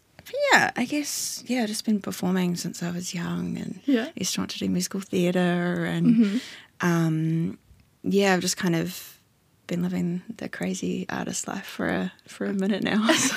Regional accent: Wellington, New Zealand; also born or lived in Sydney / London; I am a singer-songwriter, originally born and bred in Wellington. I was away for a little while though. I spent quite a lot of time in Sydney and then London for a teeny bit

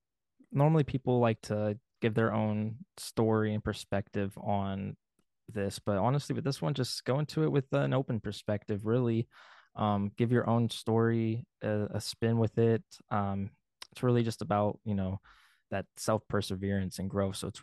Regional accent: Missouri, United States; also born or lived in Iowa; now in Lawrence, United States; I grew up in Missouri, but I lived in Iowa for like 5 years, so it kind of threw me out the loop around here for a while.

